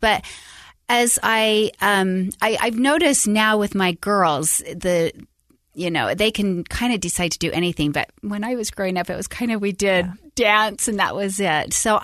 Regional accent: Salt Lake City, Utah, United States; So I grew up in Utah, born and raised, Salt Lake, and as well, my husband did as well.

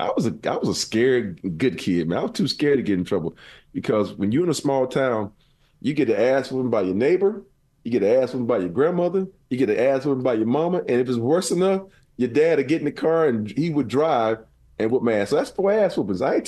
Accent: the South, United States; I grew up in the South with a black mom.

